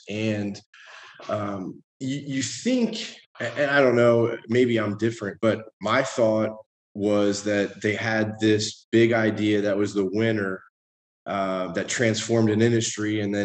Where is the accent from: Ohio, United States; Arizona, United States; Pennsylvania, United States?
Pennsylvania, United States; Philadelphia; now in Tampa, United States; I'm originally from Philadelphia. The Eagles just came down here to Tampa, where we're located, and laid a huge egg a couple weeks ago. So not great times in Philly, but Philly born and raised.